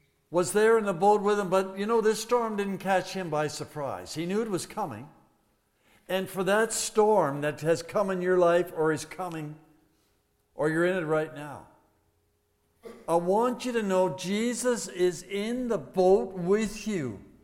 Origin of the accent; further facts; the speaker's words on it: Yorkton, Saskatchewan, Canada; That dear woman comes from my hometown, Yorkton, Saskatchewan.